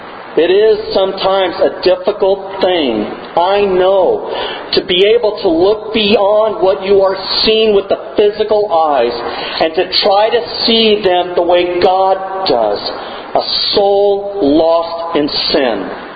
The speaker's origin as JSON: {"language": "English", "region": "California", "country": "United States", "tie": "born or raised there", "lives_now": "South Carolina, United States", "said": "I grew up in California. I had black friends."}